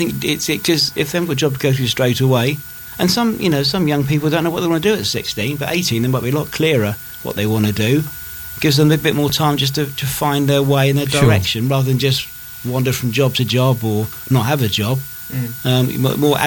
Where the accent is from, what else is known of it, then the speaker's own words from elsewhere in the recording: Sandown, South East England, United Kingdom; I am born and bred in Sandown. I now live in Lake, so I haven't moved more than half a mile.